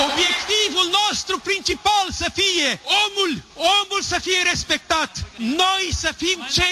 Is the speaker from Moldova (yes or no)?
no; Romania; Să fim mândri că suntem români.